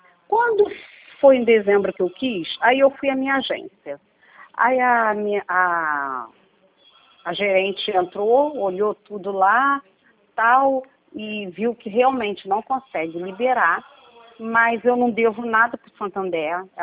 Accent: Rio de Janeiro, Brazil; eu sou também do estado do Rio de Janeiro

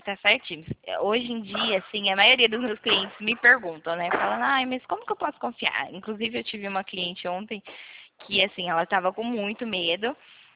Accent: Nova Odessa, São Paulo, Brazil; Eu sou aqui de Nova Odessa.

